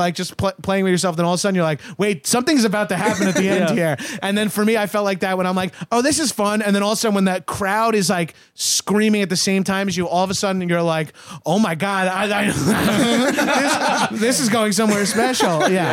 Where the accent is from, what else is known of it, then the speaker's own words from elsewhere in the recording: Long Island, New York, United States; I'm also from Long Island, so those two things play into each other.